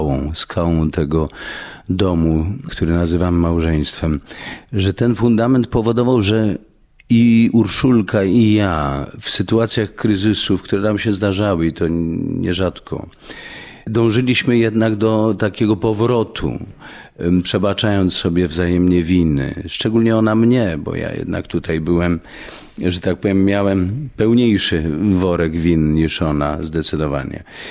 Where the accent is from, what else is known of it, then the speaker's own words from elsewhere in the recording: Kraków, Lesser Poland, Poland; nas wygoniło z Krakowa, mojego rodzinnego miasta, bo przecież tu się urodziłem.